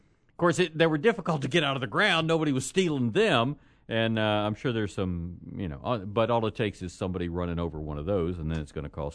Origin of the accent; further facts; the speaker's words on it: College Station, Texas, United States; Now, back in the day, back when I was a kid growing up in College Station, the street signs were concrete posts